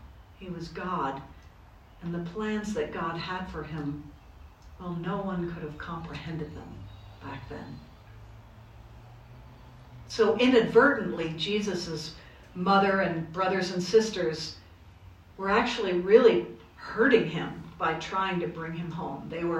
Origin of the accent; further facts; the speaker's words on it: Jacksonville, Florida, United States; I am from Jacksonville, Florida, from the cathedral.